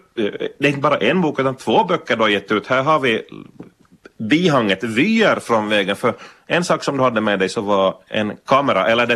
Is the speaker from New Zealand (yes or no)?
no; Finland; Det är en kunskap som vi finländare i alla fall tidigare har varit bra på. Det att umgås utan ord.